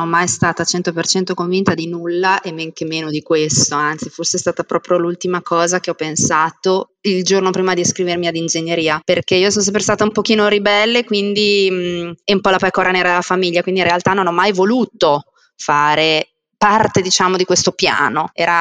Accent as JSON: {"language": "Italian", "town": "Modena", "region": "Emilia-Romagna", "country": "Italy", "tie": "born or raised there", "said": "Io sono di Modena, sono nata in provincia di Reggio, però poi sono sempre nata e cresciuta a Modena, la mia famiglia è di Modena."}